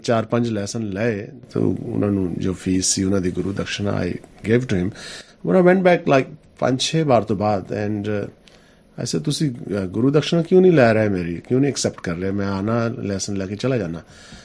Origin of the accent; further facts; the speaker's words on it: Banga, Punjab, India; now in Perth, Australia; ਸਾਡਾ ਜਲੰਧਰ ਏਰੀਆ, ਬੰਗਾ ਸਾਡਾ ਸ਼ਹਿਰ ਹੈ।